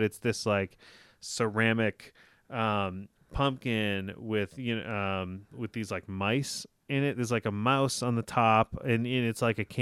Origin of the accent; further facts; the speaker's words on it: New England, United States; moved away; My tradition back on the East Coast, I'm from New England